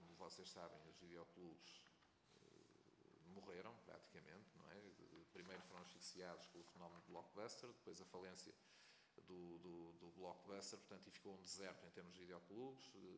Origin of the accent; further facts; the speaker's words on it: Avanca, Aveiro, Portugal; não nasci fisicamente em Avanca, mas sou da Avanca. E Avanca é, gosto muito destes epítetos, mas é quase a Hollywood da animação. É uma pequena vila